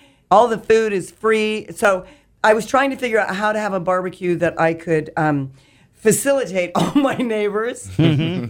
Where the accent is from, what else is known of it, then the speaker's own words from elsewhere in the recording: Kansas, United States; now in Clearwater, United States; I made a pit stop in my home state of Kansas where my whole family is.